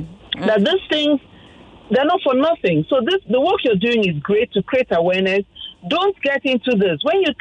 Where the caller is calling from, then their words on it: Magodo, Lagos, Nigeria; I'm calling from Magodo.